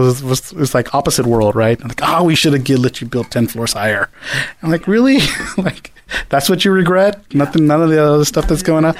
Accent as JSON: {"language": "English", "town": "San Francisco", "region": "California", "country": "United States", "tie": "born or raised there", "said": "And so I live, you know, in the Mission, right? I grew up in the Mission, and I see what's going on, right?"}